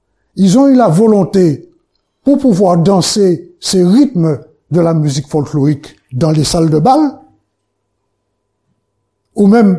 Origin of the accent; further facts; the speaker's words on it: Martinique, France; Je suis de Martinique, je parle en connaissance de cause.